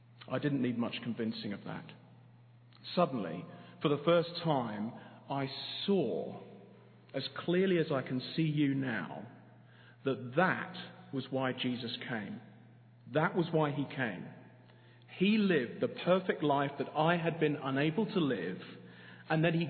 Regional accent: London, United Kingdom; You've probably guessed I'm not from round here. I'm from London, here doing the internship with Mark Dever.

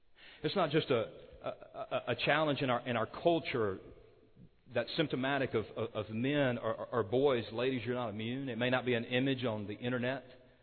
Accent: Baton Rouge, Louisiana, United States; I grew up in Baton Rouge. We could drive over to Houston and watch the Astros play

